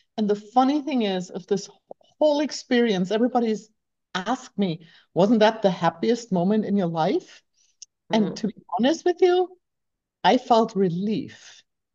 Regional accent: Germany; English is a second language; moved away as an adult; So I grew up in Germany, yeah.

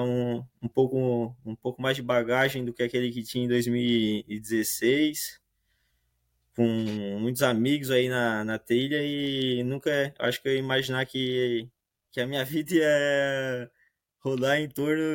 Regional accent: Imbituba, Santa Catarina, Brazil; Eu sou aqui da região de Garopaba, em Bituba, né? A gente é bem privilegiado quanto à natureza.

